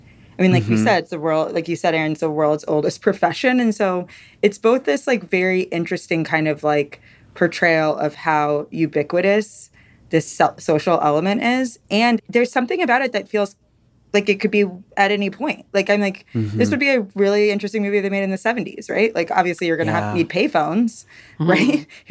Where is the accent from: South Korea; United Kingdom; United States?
United States; Georgia; because I grew up in Georgia.